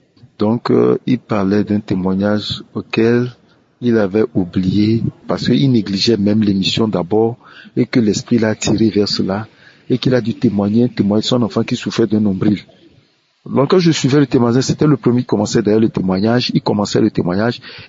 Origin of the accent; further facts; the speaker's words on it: Togo; Je suis togolais, excusez-moi.